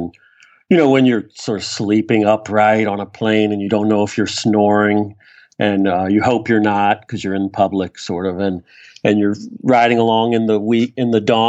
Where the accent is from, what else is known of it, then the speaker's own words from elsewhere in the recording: Virginia, United States; I grew up with it. I grew up in the South in Virginia, and the humidity is one reason I loved it